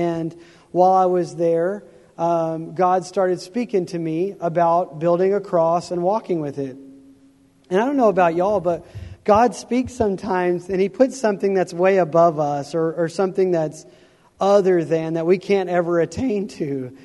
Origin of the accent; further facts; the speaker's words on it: Waco, Texas, United States; I was born and raised in Waco, Texas, still there.